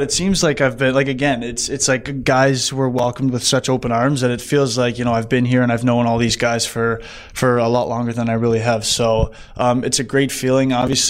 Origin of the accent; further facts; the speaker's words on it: Canada; growing up in Canada is win a Stanley Cup, right?